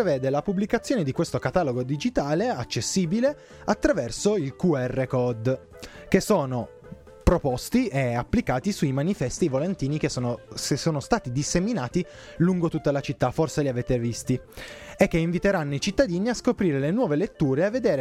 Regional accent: Turin, Piedmont, Italy; Io personalmente sono di Torino, sono nato

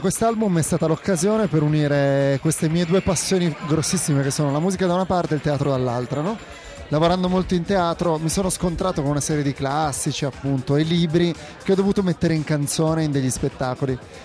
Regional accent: Turin, Piedmont, Italy; Io sono di Torino, sì.

